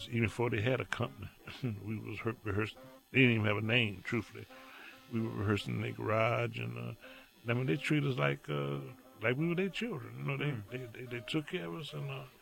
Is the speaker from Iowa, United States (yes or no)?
yes; Des Moines, Iowa, United States; born there; When I was a kid, I was born in Des Moines, Iowa, so a lot of my family's in Iowa, so I would spend the summers in Davenport and Cedar Rapids.